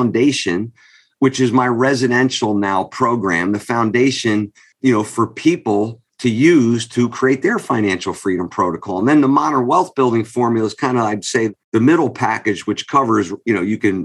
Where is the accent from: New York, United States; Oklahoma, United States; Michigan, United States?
New York, United States; I joke with people, since I'm from New York, it's like the mafia.